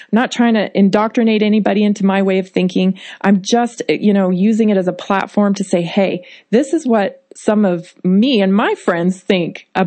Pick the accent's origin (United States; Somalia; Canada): Canada; Well, actually, I'm Canadian, but we're still built tough.